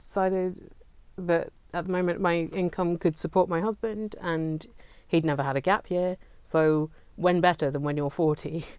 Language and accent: English; South East England, United Kingdom; And I'm from Southeast England as well